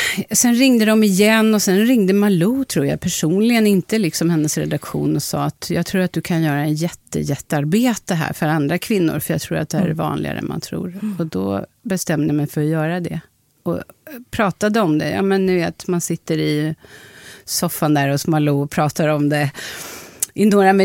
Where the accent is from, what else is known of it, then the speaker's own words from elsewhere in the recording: Östergötland, Sweden; Eller ja, nu växte jag upp i Östergötland.